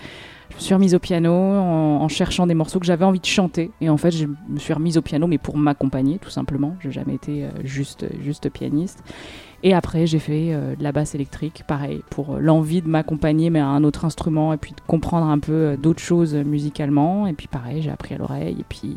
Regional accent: Briançon, Provence-Alpes-Côte d'Azur, France; moved away as an adult; now in Marseille, France; Mais après le bac, j'ai été forcée par mes choix d'études, on va dire, à quitter les Hautes-Alpes, à quitter Briançon.

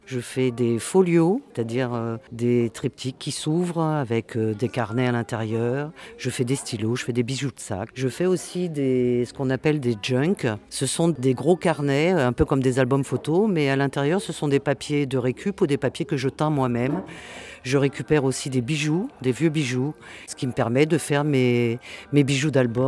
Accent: Paris, Île-de-France, France; also born or lived in Réunion; alors moi, je viens de Paris. Voilà, j'ai habité 2 ans à La Réunion.

